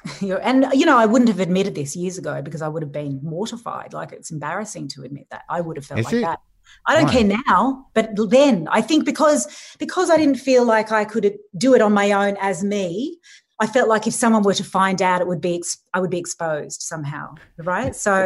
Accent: Sydney, New South Wales, Australia; I grew up in Sydney, yeah.

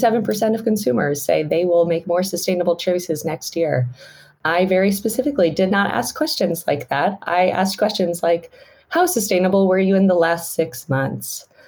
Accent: United States; now in United Kingdom; I'm obviously an American living in the UK

